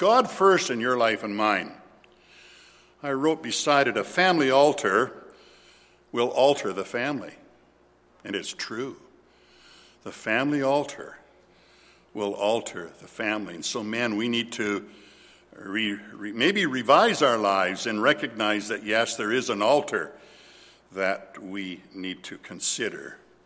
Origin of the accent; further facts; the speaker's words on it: Paradise Hill, Saskatchewan, Canada; born there; I was born in Paradise Hill in northern Saskatchewan